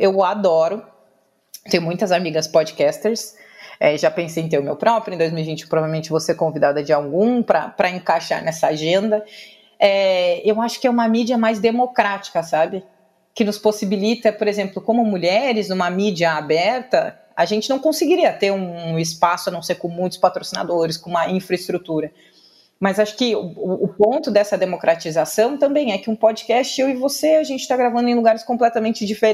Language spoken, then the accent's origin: Portuguese; Pelotas, Rio Grande do Sul, Brazil; aqui em Pelotas, no Rio Grande do Sul, de onde eu sou, de onde falamos, onde ficarei até a vacina sair, eu acho.